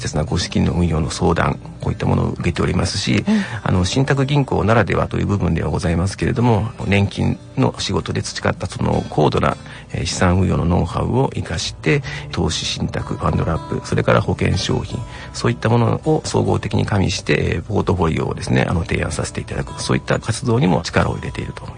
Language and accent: Japanese; Numazu, Shizuoka, Japan; 私は静岡県の沼津市が出身になります。